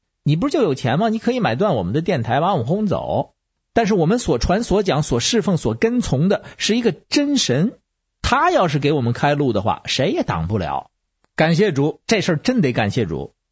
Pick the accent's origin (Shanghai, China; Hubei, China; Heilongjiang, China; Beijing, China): Beijing, China; 各位听众好，我是北京的